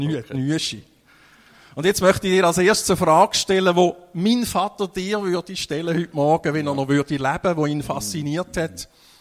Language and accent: German; Appenzell, Switzerland; Ich bin ja in dieser Zeit als Bub im Appenzellerland aufgewachsen.